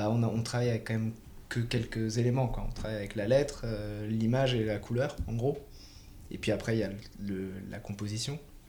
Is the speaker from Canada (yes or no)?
no; France; moved away; ça fait longtemps qu'on est parti de France